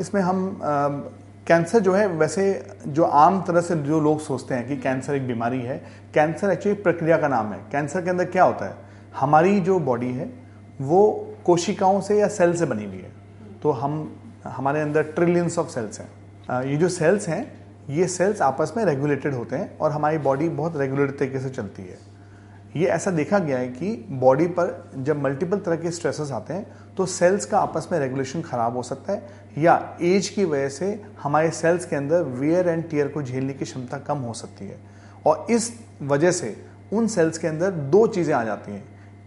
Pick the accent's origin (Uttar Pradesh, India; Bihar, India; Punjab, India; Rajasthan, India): Rajasthan, India; और मैं खुद राजस्थान से बिलोंग करता हूँ